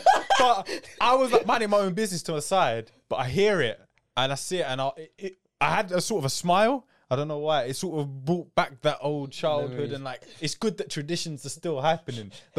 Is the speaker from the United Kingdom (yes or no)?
yes; East of England, United Kingdom; Because I'm from Essex, innit?